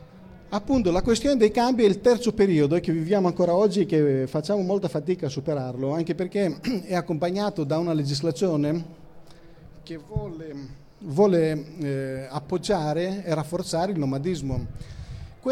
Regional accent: Greece; non vi ho detto che io sono greco, ma ve lo dico adesso

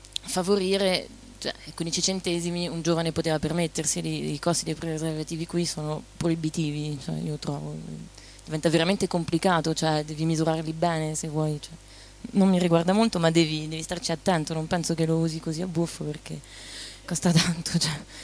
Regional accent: France; io sono cresciuta in Francia negli anni 90

